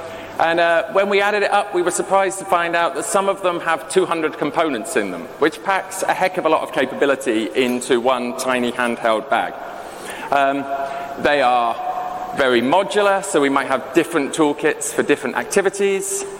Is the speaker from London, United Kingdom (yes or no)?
no; Bristol, South West England, United Kingdom; I'm from Bristol, UK.